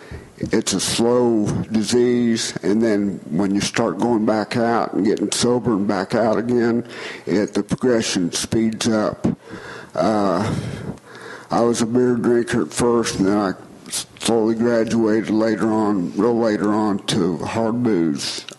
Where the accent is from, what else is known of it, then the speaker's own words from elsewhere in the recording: Bloomington, Indiana, United States; also born or lived in Linton; Well, I was born in Linton, Indiana. I grew up in Bloomington, Indiana.